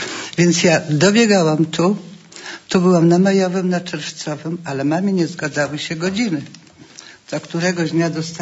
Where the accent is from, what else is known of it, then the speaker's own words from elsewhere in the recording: Białystok, Podlaskie Voivodeship, Poland; Jestem białostoczanką, ale byłam w Białymstoku piece chlebowe.